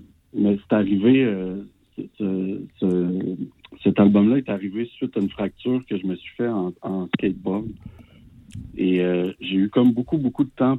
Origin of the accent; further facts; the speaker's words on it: Victoriaville, Quebec, Canada; now in Montreal, Canada; moi et Marc-Antoine au drum, on vient tous les deux de Victo.